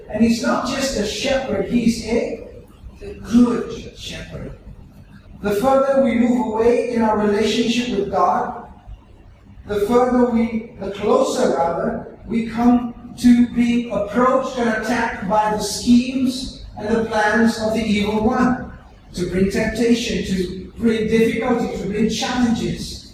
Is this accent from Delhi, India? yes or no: no; Bangalore, Karnataka, India; Where I grew up in Bangalore, the nearest slaughterhouse was a few blocks away